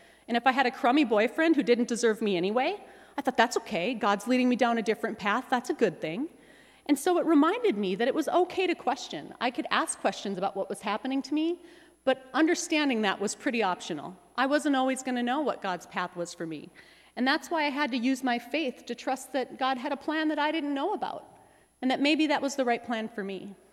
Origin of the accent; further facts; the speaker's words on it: Driscoll, North Dakota, United States; As Pastor Steve said, my faith really began in a small town. I grew up in Grace Lutheran Church in Driscoll, North Dakota, just east of here. And like many small town kids, going to church and the church life became my social life.